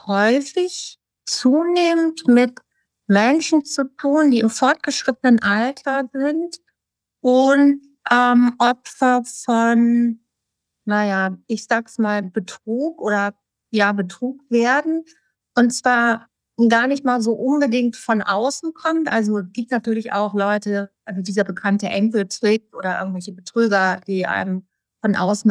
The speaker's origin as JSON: {"language": "German", "town": "Hamm", "country": "Germany", "said": "Ich komme ja aus Norden, aus Hamm, und bin schon im Säuglingsalter nach Sylt gefahren."}